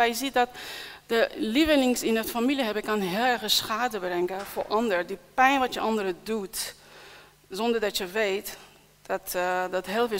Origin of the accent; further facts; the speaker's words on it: Iran; Dutch is a second language; Ik kom natuurlijk uit islam en als ex-moslim hebben wij, als Iraniërs hebben wij diensten.